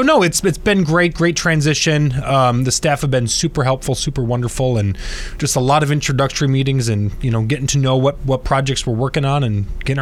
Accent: Sheboygan, Wisconsin, United States; You know, Sheboygan's my hometown. I was born and raised here, served on the city council

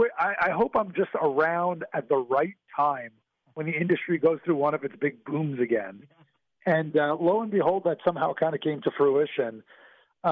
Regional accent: Canada; But it's the same thing as Canadian guys, even if we're not from Winnipeg.

